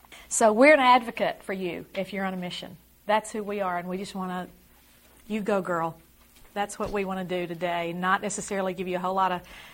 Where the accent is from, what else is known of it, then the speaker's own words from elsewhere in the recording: Arkansas, United States; We've never been to California before. We're from Arkansas.